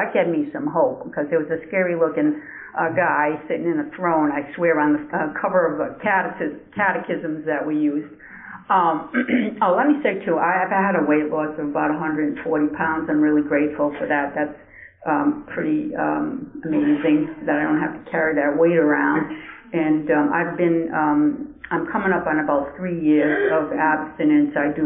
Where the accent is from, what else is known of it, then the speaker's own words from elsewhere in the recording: Rhode Island, United States; I am from Rhode Island.